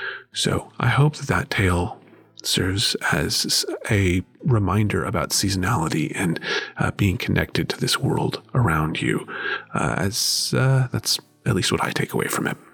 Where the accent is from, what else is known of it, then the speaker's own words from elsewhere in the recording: the South, United States; For example, I grew up in the South, where one of the things that we eat every year are black-eyed peas and greens